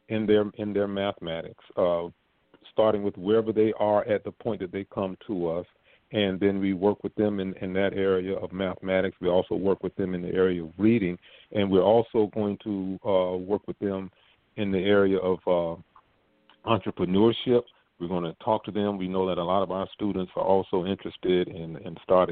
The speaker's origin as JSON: {"language": "English", "town": "Revere", "region": "Massachusetts", "country": "United States", "tie": "born or raised there", "said": "I'm born and raised in Revere Beach, and I always tell people I am a proud resident of Revere Beach. I grew up on First Street on the south end of Revere Beach"}